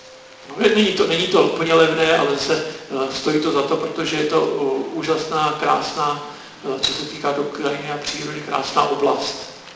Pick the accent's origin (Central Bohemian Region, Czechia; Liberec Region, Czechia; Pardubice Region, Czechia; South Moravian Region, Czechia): Liberec Region, Czechia; Jablonec nad Nisou; na poměry u nás, já jsem z Jablonce, že jo, tak u nás